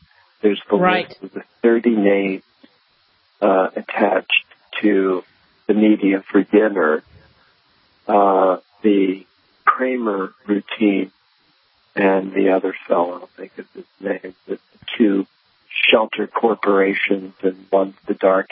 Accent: Philadelphia, Pennsylvania, United States; Well, I grew up in Center City.

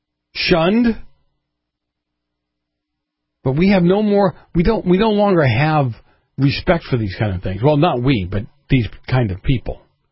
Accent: Boston, Massachusetts, United States; And the nuns I had growing up in Boston

